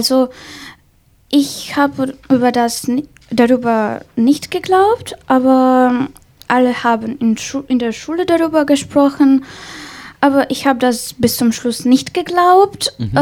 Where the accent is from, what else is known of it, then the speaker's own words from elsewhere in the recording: Ukraine; German is a second language; ich bin 13 Jahre alt, ich bin aus der Ukraine, ich spreche ein bisschen Deutsch, aber ja.